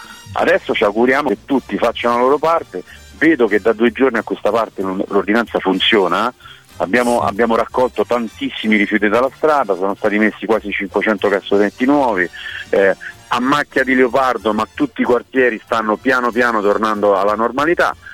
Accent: Rome, Lazio, Italy; Lo dico da romano

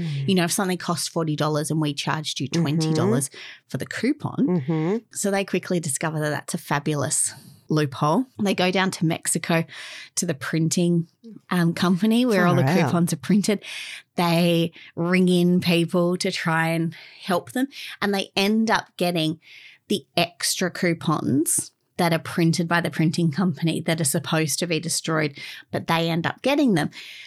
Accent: Australia; as an Australian

